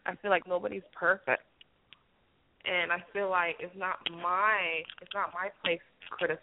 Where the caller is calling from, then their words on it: Florida, United States; I'm calling from South Florida.